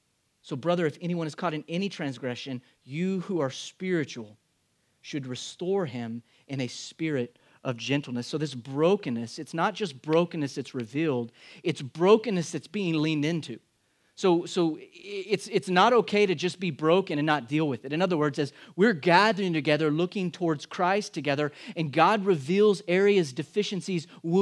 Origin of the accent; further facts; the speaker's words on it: New Mexico, United States; they had a big project in a town near us where I grew up in New Mexico.